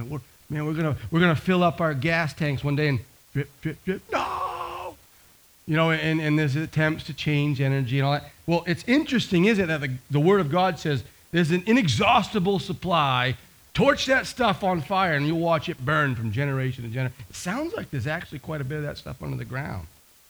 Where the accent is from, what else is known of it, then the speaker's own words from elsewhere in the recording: Maine, United States; I was raised in Maine, of course, and there's this one crazy sound that you hear after the sun goes down.